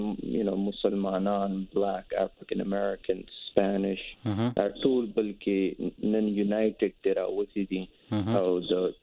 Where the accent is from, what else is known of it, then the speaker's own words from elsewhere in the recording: Khyber Pakhtunkhwa, Pakistan; زه د خیبر پښتونخوا د دیولای یم